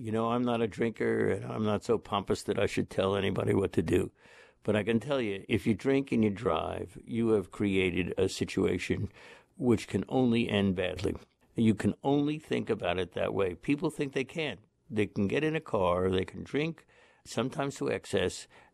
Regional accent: United States; I'm an American Jew, of course. I'm proud of my religion, as everybody is proud of theirs, or many people are.

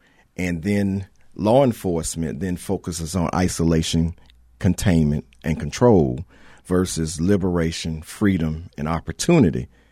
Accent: Wilmington, Delaware, United States; OK, I was raised in Wilmington in the inner city, went to a private school K through eighth that taught mastery.

